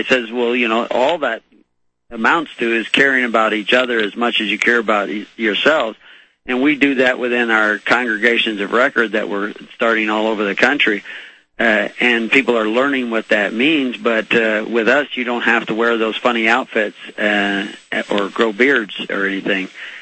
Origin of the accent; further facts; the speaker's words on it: Texas, United States; I wrote an article about that once because I was raised in Texas